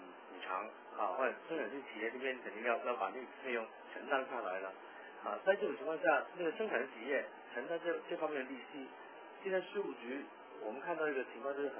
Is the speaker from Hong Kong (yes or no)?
yes; Hong Kong; Chinese is a second language; 因为我是香港过来的，所以我的普通话不一定很标准，希望大家多多包涵。